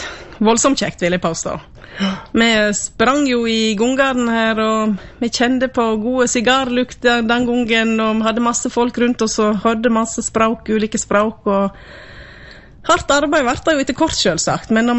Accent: Vestland, Norway; Men nei, her vokste jeg opp, ja, så gikk jeg gymnasiet i Sogndal språklinja

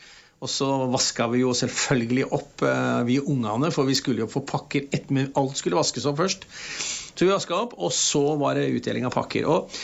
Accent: Porsgrunn, Telemark, Norway; julekvelden hjemme hos oss når jeg vokste opp i Porsgrunn, i en typisk arbeiderfamilie

